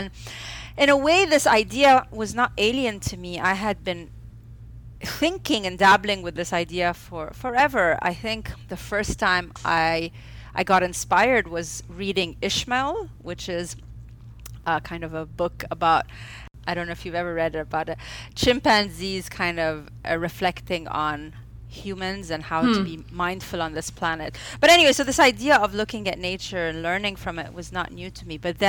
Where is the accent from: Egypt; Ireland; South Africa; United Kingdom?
Egypt; moved away as an adult; now in United States; I am half Egyptian, half Italian. I was born and raised in Egypt. I only moved to the U.S. 5 years ago to pursue this academic career.